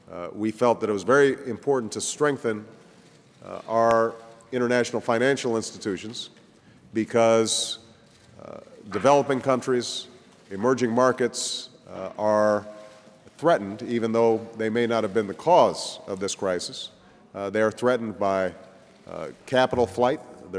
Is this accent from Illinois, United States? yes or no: yes; Illinois, United States; You look at a company like Caterpillar in my home state of Illinois